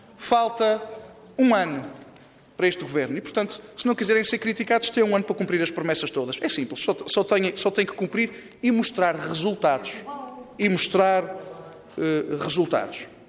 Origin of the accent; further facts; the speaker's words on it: Azores, Portugal; como açorianos e representantes dos açorianos